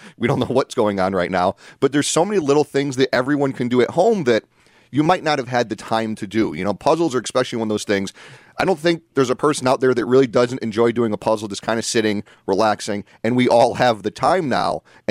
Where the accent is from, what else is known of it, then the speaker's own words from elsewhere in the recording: New Britain, Connecticut, United States; I remember going there as a little kid growing up in New Britain.